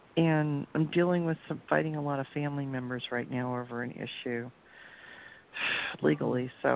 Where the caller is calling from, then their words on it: Las Vegas, Nevada, United States; I'm calling from Vegas.